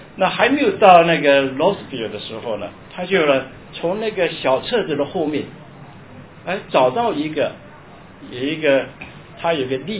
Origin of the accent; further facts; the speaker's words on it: China; 他妈妈是从来没有，都是凭着我们中国人的那种信仰啊来去面对生活的